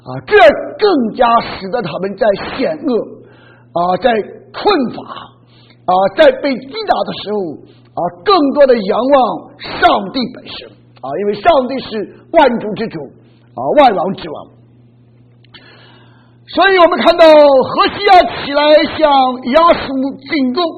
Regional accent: China; 所以说以西结所生的这三个子女起的名字从我们中国人的角度来看都是很不吉祥很不吉利的

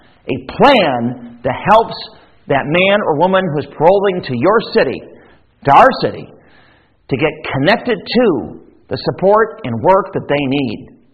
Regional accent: Grand Rapids, Michigan, United States; Now, I hail from Grand Rapids, Michigan, and Thankfully, we have many resources.

